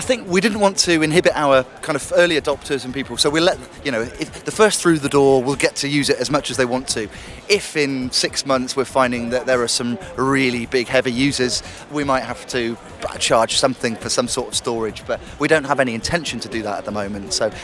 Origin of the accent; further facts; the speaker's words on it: United Kingdom; We're all British, scattered across every corner of the country